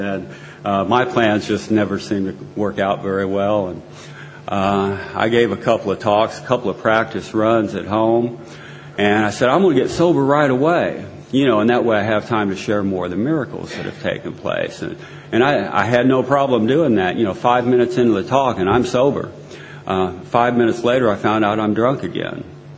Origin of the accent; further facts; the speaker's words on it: Akron, Ohio, United States; born there; I was born in Akron, Ohio. I need to qualify myself here a little bit. Akron, Ohio, birthplace of AA.